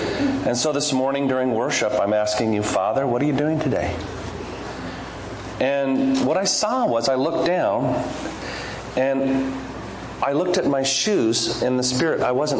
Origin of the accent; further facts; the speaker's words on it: La Crescenta, California, United States; now in Tujunga, United States; I was born and raised in La Crescenta, and I live in Tujunga, right behind the cross, the cross there.